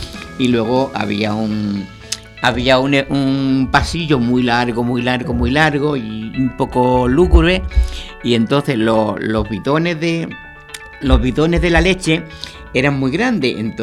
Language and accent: Spanish; Torredonjimeno, Andalusia, Spain; born there; En Jaén, en Torredón Jimeno.